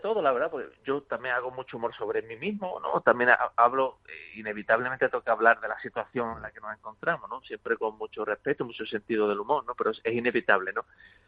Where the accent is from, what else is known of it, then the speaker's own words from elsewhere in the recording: Algeciras, Andalusia, Spain; now in Madrid, Spain; yo que soy de Algeciras, que llevo en Madrid viviendo muchos años, y siempre, tanto aquí como cuando bajo a mi tierra, que por cierto, hace ya un año que no estoy por allí